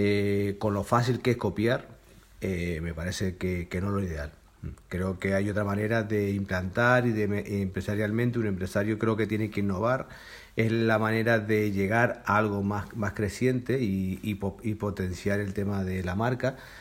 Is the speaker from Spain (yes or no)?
yes; Spain; desde mi punto de vista como trabajador español que soy